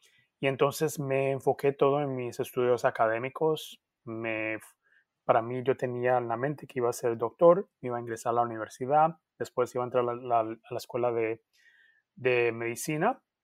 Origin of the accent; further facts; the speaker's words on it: Cali, Valle del Cauca, Colombia; moved away; Viví en Cali, nací en Cali. Y cuando era niñito, me mantenía haciendo teatros, me mantenía organizando eventos así teatrales en nuestra cuadrita, en nuestro barrio pobrecito.